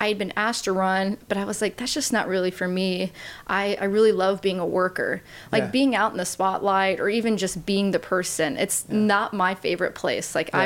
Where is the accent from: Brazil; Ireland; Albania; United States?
United States; Sturtsville, Missouri; I went to Sturtsville. I grew up in Sturtsville, then went to St. Joe Christian, of course, Missouri Western.